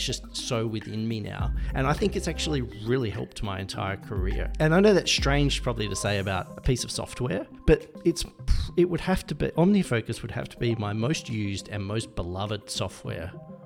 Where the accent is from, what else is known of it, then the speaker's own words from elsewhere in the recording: Perth, Western Australia, Australia; I'm from Perth, which is the capital there. It's one of the most isolated capital cities in the world, actually, by geographical direction.